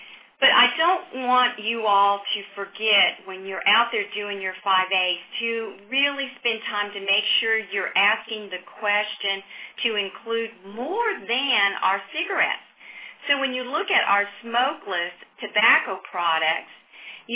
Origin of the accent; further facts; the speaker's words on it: Augusta, Georgia, United States; we're seeing more and more hookah bars in my hometown of Augusta, Georgia.